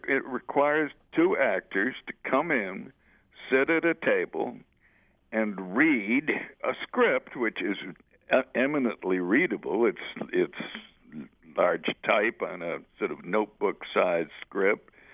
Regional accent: Buffalo, New York, United States; I, myself, when I grew up in Buffalo, we had to memorize poems all the time and recite them in class.

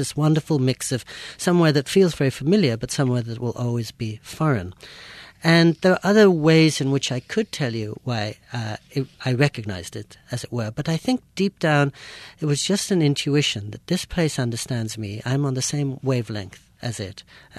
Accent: England, United Kingdom; accent: English; moved away as an adult; also born or lived in India; now in California, United States; you'd see my Indian face, but I've never lived in India. I'm not really at home there. And you probably hear England in my voice, and that I grew up in England for 21 years, but I don't know if that's really my home.

